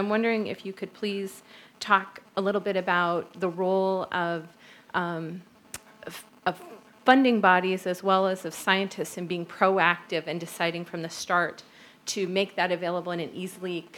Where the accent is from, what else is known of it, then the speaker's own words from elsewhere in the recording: United States; I'm from Washington University in St. Louis, from the U.S.